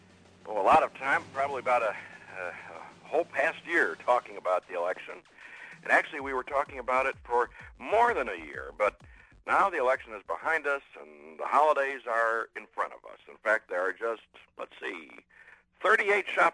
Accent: Texas, United States; You know, when I was a youngster growing up in West Texas, I saw an ad on television for the Steve Canyon Jet Fighter Pilot Helmet

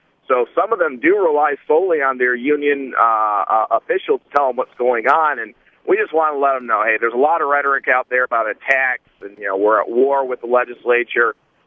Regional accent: Grand Blanc, Michigan, United States; I'm from Grand Blanc

